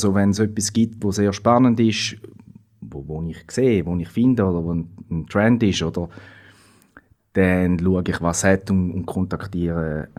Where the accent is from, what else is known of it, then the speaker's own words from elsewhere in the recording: Switzerland; bei uns in der Schweiz